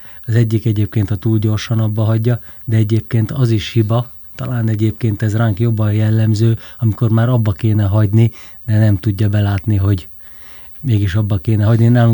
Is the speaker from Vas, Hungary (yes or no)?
yes; Vas, Hungary; mert én Szombathely mellett nőttem föl